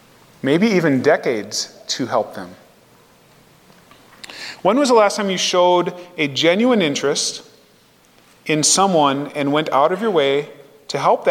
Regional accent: Minnesota, United States; So I came from Minnesota, and we have something called Minnesota Nice.

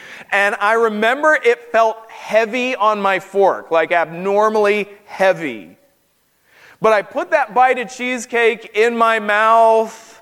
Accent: North Carolina, United States; Growing up in North Carolina, we had a Food Lion store.

